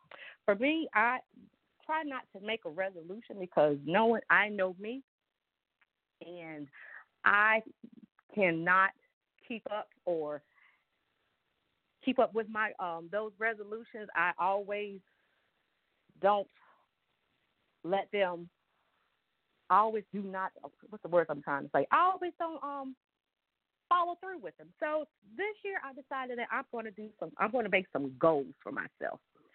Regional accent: the South, United States; For those that are listening, I'm from the South, so can't completely cut it out

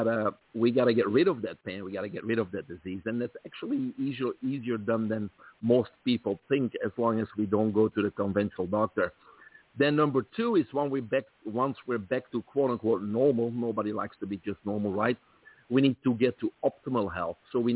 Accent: Belgium; accent: Belgian; I grew up in Belgium, from there the accent, right? And it was a single family home.

